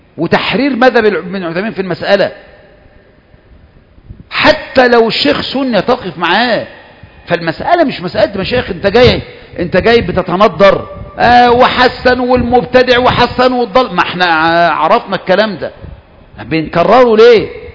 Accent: Egypt; واحنا مصريين كده، احنا مصريين تدغدغ عواطفنا

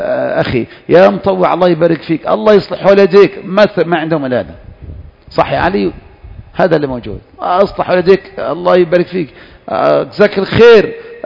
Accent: Egypt

